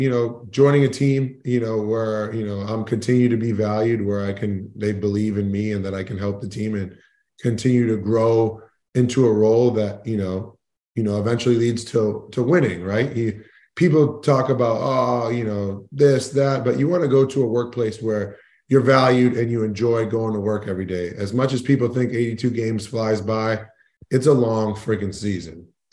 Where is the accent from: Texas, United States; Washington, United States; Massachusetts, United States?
Massachusetts, United States; Boston; I grew up in Boston